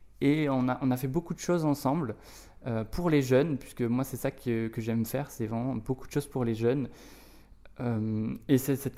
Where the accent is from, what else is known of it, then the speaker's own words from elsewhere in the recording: Tarbes, Occitanie, France; also born or lived in Lourdes; Alors moi j'ai grandi dans les Hautes-Pyrénées, je suis né à Lourdes, j'ai toujours vécu à Tarbes ou dans les environs.